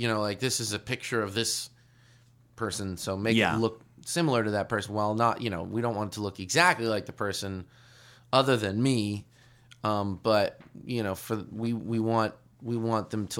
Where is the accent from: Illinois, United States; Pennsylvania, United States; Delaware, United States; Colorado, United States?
Pennsylvania, United States; Philadelphia; I'm embarrassed as a Philadelphian